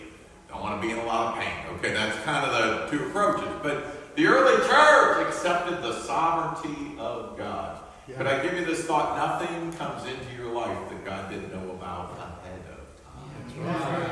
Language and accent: English; United States; And I'm an American, proud to be an American